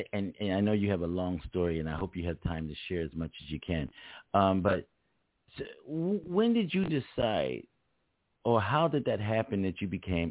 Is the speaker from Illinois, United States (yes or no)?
no; Philadelphia, Pennsylvania, United States; even though I'm from Philly, but I did all my career on the West Coast with Solar, right? And so, but my home and my heart has always been in Philly.